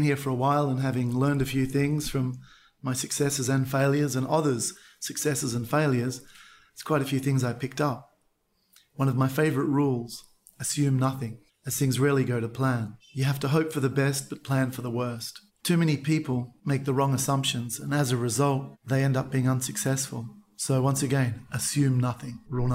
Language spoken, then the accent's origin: English; Australia; now in Shenzhen, China; Yeah, I'm Australian, 46 years of age, and I'm an entrepreneur.